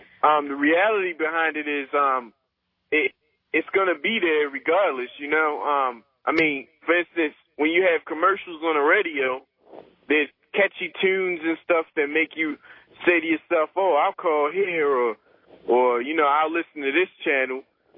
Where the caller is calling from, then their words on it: Baltimore, Maryland, United States; I'm calling from Baltimore.